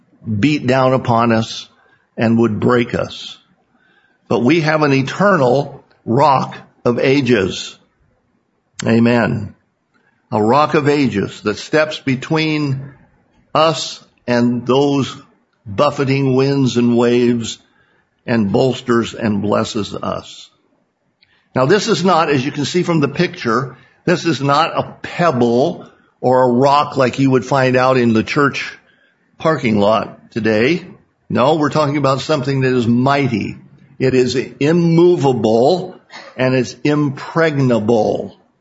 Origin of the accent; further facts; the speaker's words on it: California, United States; And I grew up in Butte County.